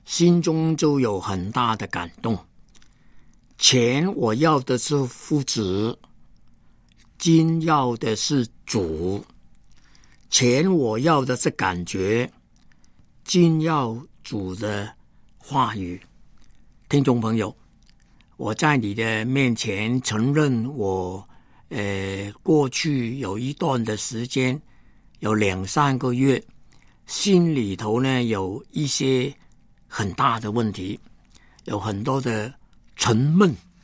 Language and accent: Chinese; Hong Kong; 我不再是一个香港人了，我是个中国人